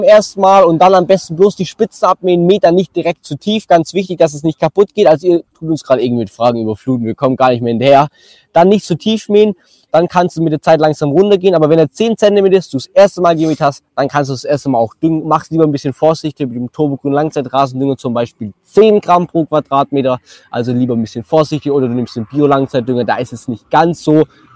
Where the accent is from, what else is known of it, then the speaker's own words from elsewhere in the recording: Baden-Württemberg, Germany; Cool, wir kommen aus Baden-Württemberg. Ja, das ist ja perfekt. Hört man wahrscheinlich.